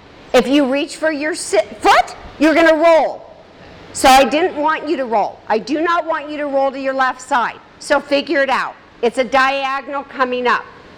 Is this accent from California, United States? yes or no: no; Colorado, United States; So I grew up in Colorado where we had a basement. We still have a basement.